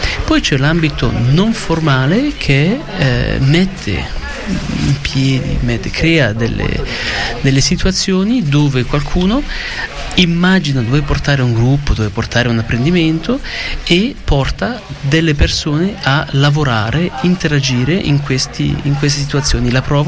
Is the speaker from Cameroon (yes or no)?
no; Ticino, Switzerland; sono originario del Ticino, vivo attualmente nella Svizzera romanda da diversi anni, più di 20 anni